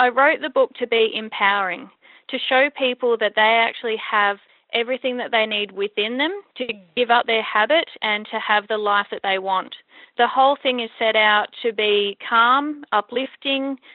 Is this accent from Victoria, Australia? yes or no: yes; Victoria, Australia; I'm a mom from East Gippsland in Victoria, Australia.